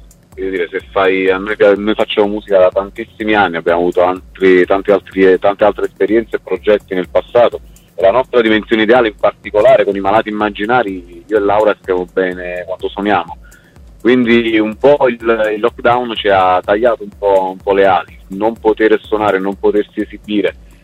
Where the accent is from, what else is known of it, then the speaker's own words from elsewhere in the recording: Abruzzo, Italy; Noi siamo abruzzesi e saremo in giro per l'Abruzzo